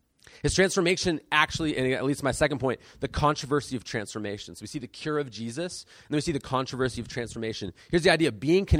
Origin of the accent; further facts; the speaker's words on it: San Diego, California, United States; I grew up in South San Diego.